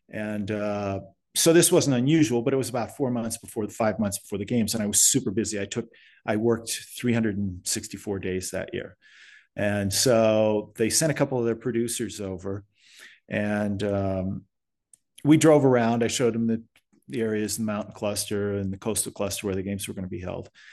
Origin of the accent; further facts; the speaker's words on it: United States; it's a very unique atmosphere as an American to go into at the present time.